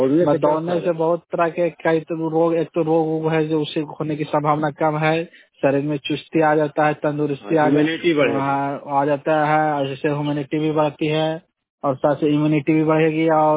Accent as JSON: {"language": "Hindi", "town": "Andhanna", "region": "Bihar", "country": "India", "tie": "born or raised there", "said": "और घर अंधन्ना, जिला पोस्ट नूरसराय, जिला नालंदा।"}